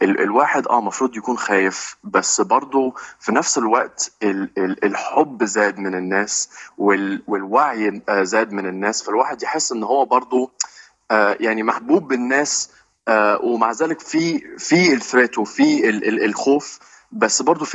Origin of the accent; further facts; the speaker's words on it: Egypt; now in Australia; أنا بتكلم على أصولي المسلمة وعلى أساس إن أنا جاي من بلد عربية وساكن في أستراليا